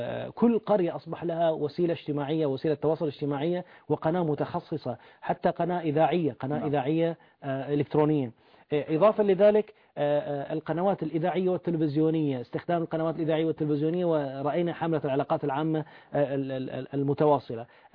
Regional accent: Bahrain; حصل عندنا في البحرين

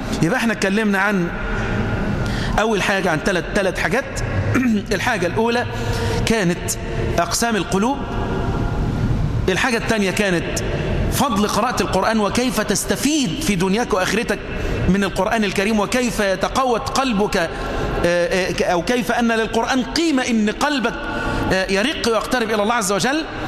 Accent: Egypt; اللهم احفظ بلدنا مصر وسائر بلاد المسلمين.

